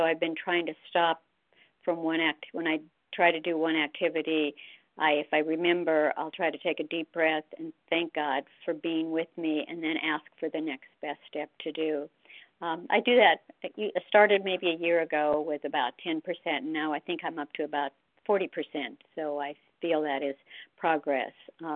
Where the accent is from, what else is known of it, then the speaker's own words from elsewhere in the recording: Oregon, United States; I'm from Oregon